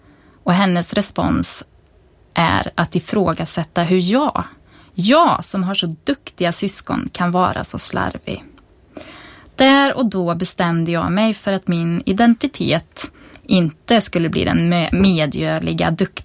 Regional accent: Skultorp, Västra Götaland County, Sweden; Född och uppvuxen är jag i Skultorp, som yngsta dottern till fantastiska föräldrar med två exemplariska syskon.

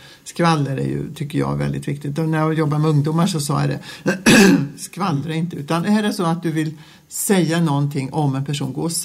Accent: Mariestad, Västra Götaland County, Sweden; lilla Mariestad där jag växte upp, det var ju en liten stad med en väldigt hög moral som jag upplevde det.

